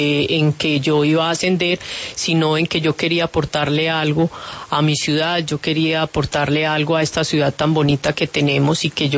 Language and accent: Spanish; Antioquia, Colombia; usted es paisa y yo soy paisa